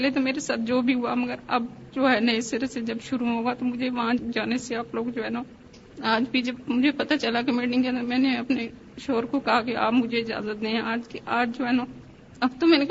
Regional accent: Murree, Punjab, Pakistan; born there; تو میں مری کے گاؤں میں پیدا ہوئی ہوں

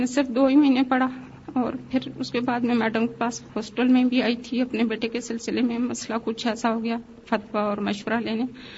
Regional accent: Murree, Punjab, Pakistan; born there; تو میں مری کے گاؤں میں پیدا ہوئی ہوں

